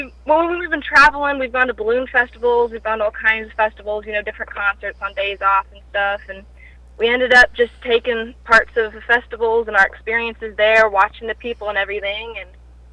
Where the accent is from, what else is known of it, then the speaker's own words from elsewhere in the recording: Great Falls, Montana, United States; We're all actually from Great Falls, Montana.